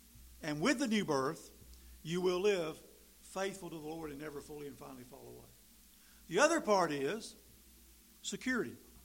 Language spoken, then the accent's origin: English; North Carolina, United States; Eternal security is what I've always heard in the Baptist church from my growing up in North Carolina.